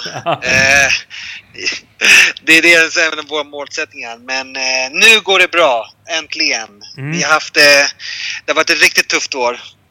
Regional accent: Sweden; now in Colombia; Så jag pratar med familjen hemma i Sverige

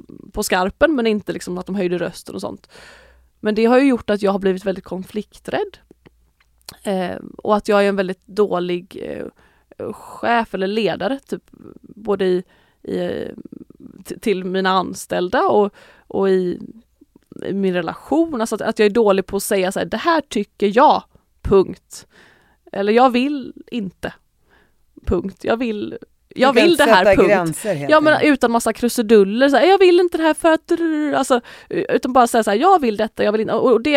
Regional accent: Lerum, Västra Götaland County, Sweden; att jag är uppvuxen i Lerum, och mamma och pappa hade ju inte, alltså det är en väldigt rik kommun, Lerum.

